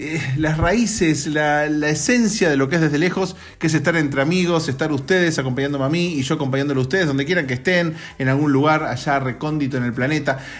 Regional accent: Argentina; now in Los Angeles, United States; Cuando yo estaba en mi país, en Argentina...

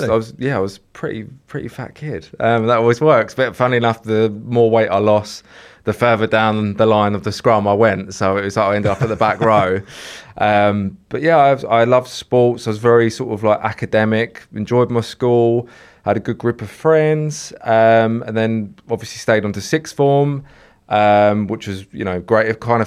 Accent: South East England, United Kingdom; So I'm from Kent originally.

